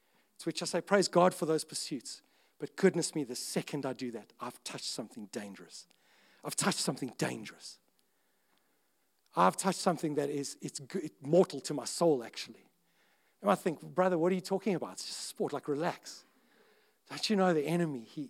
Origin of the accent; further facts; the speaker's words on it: Summerstrand, Eastern Cape, South Africa; I grew up in Summer Strand